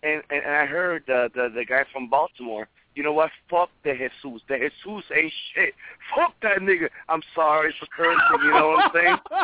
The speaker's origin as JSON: {"language": "English", "country": "Puerto Rico", "said": "I'm from Puerto Rico, you know."}